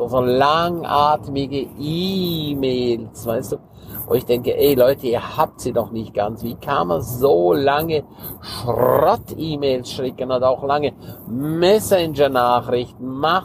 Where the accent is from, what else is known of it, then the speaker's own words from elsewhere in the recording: Switzerland; ich bin ja auch ein Schweizer